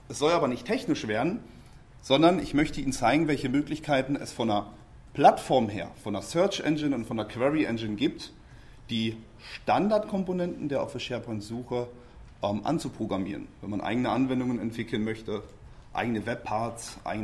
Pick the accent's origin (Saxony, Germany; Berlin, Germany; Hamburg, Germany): Berlin, Germany; Ich komme hier aus Berlin. Das ist für mich sozusagen Heimspiel.